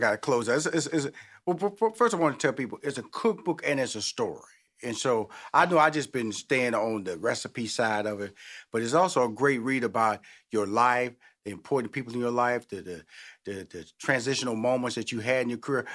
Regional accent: Houston, Texas, United States; Well, first of all, I'm amazed that, because I'm from Houston, Texas.

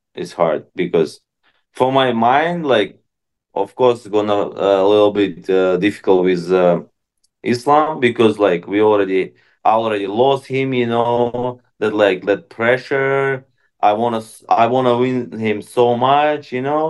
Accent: Khabarovsk, Khabarovsk Krai, Russia; English is a second language; Yeah, we have a kind of same mentality because we are from Russia, you know.

